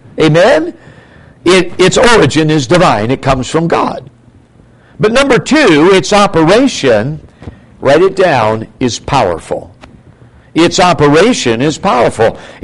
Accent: Minnesota, United States; when I grew up in Minnesota, every farmer had a crate of dynamite under his workbench.

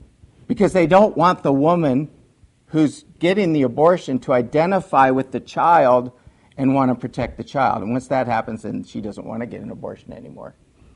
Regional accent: United States; born there; Thank the Lord that I was born in America.

